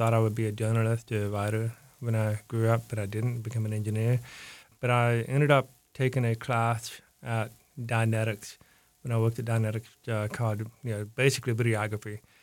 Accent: Kentucky, United States; No, I'm from Kentucky.

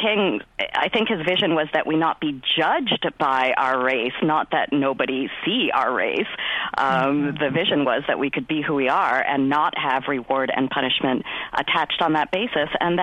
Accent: India; now in United States; Well, as an Indian immigrant, I can tell you

